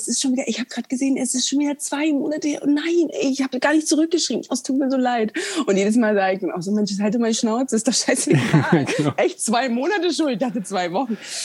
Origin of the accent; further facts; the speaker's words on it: East Germany, Germany; wir sind halt auch die gleiche Generation. Wir kommen beide aus dem Osten